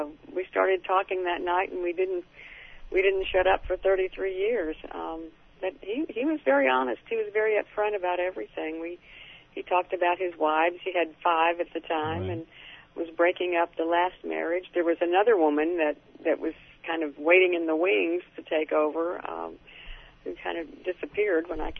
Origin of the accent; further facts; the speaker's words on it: Arkansas, United States; I was 26. I was from Arkansas. I was totally naive about a lot of things